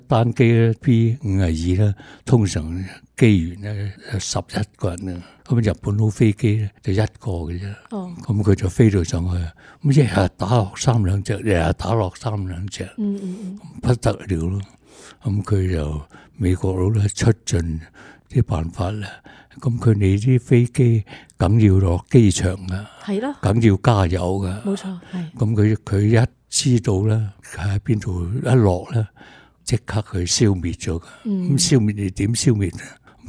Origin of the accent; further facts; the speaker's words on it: southern China, China; 言语方面咧，我啲方言咧，我哋南方人，又去啲北方啊